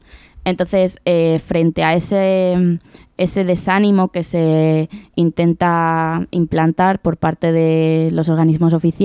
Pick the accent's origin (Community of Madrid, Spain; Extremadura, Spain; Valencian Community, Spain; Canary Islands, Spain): Community of Madrid, Spain; Madrid; en Madrid, yo soy de Madrid